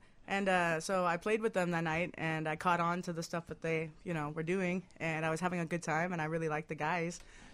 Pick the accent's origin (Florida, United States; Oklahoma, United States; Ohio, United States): Oklahoma, United States; Tulsa; now in Chicago, United States; I grew up in Tulsa, Oklahoma.